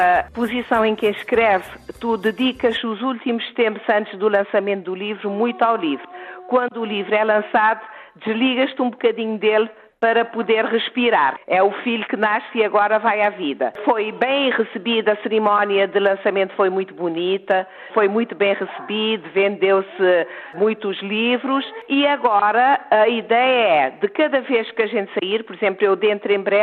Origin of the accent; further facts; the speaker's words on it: São Vicente, Cape Verde; eu sou de São Vicente, trago tudo o que é de São Vicente. A minha mãe e a minha família do lado materno é de Santo Antão, portanto, íamos passar as férias grandes em Santo Antão, trago tudo quanto é Santo Antão